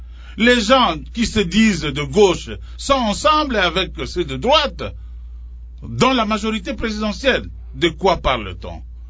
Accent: DR Congo; moi aussi, je suis congolais, un sujet congolais

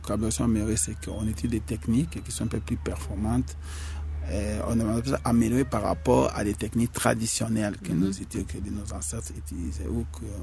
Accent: Kinshasa, DR Congo; Nous avons des coordinateurs de districts ici chez nous, à Kinshasa, nous en avons quatre.

